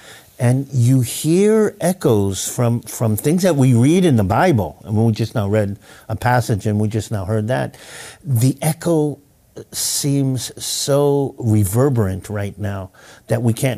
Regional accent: Israel; And I'm Israeli. I come from the Middle East. I mean, I can't take too much snow.

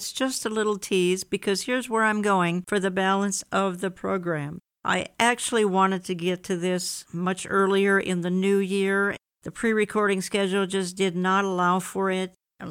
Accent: Minneapolis, Minnesota, United States; And I've said my hometown of Minneapolis, the heartland, was torn apart in October when President Trump spoke here.

